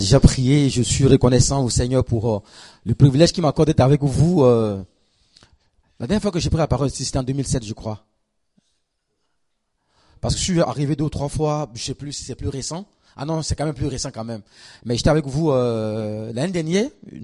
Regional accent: Germany; Je viens d'Allemagne, donc les Allemands, ils sont.

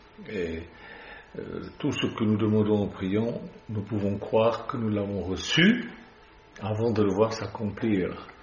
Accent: Switzerland; now in France; Moi, je ne peux pas voter parce que je suis suisse

